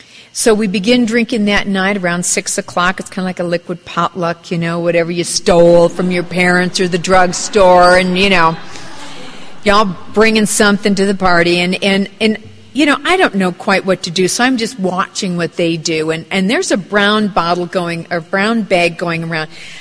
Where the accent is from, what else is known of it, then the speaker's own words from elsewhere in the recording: South Dakota, United States; I was raised in the cold. I was raised in South Dakota.